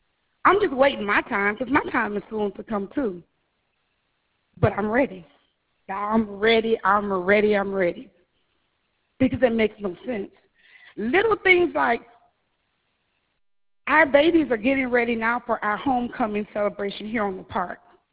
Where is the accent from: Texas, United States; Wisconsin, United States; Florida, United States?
Florida, United States; Opa-locka; you will not tell people we're from Opa-locka. But that's where I'm from. 41 years in this city, I've been here, 41 years.